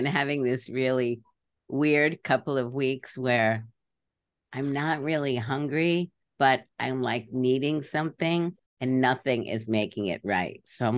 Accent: Brooklyn, New York, United States; So I grew up on East 38th Street between Avenue D and Foster.

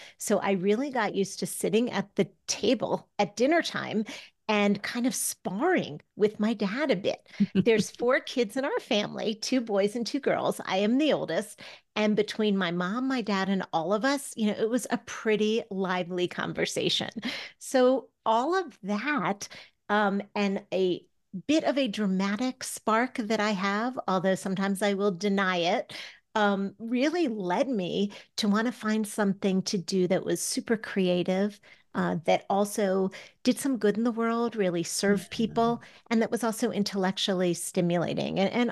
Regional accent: Maryland, United States; I am an East Coaster as well. I grew up in Maryland, right outside DC. Used to those like biting cold, you know, winds in the winter.

